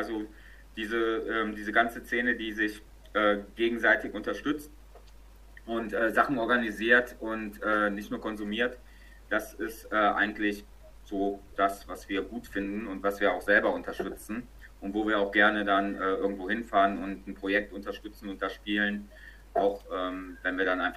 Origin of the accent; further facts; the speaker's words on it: Düsseldorf, North Rhine-Westphalia, Germany; Wir kommen aus Düsseldorf